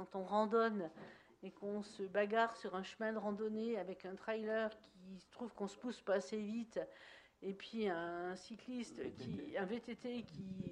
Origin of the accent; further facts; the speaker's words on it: Auvergne-Rhône-Alpes, France; Moi, je suis savoyarde.